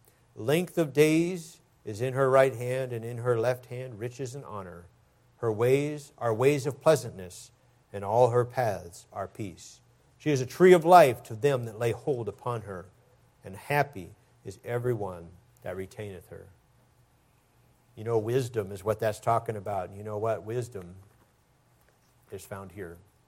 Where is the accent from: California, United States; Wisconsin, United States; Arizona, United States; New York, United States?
Wisconsin, United States; in his church when I was growing up in Wisconsin.